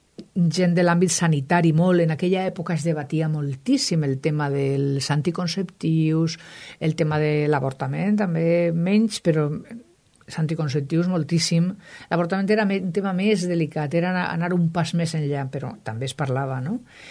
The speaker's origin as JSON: {"language": "Catalan", "town": "Alicante", "region": "Valencian Community", "country": "Spain", "said": "A mi me donava molta ràbia com a alacantina"}